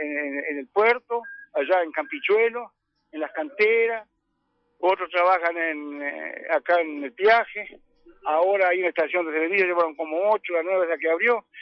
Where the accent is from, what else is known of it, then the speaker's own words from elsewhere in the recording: Entre Ríos, Argentina; yo soy nacido en Gualeguaychú, me crié en Casas del Mira. Ahí, y después de ahí me vine acá con en ese tiempo Eucari era en María Luisa, ahí vine de tratorero.